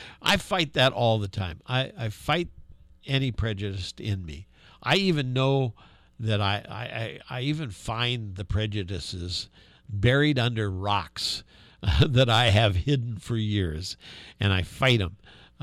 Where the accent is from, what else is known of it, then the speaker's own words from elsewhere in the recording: South Bend, Indiana, United States; And I was raised in South Bend, Indiana. My high school was about 30% African American.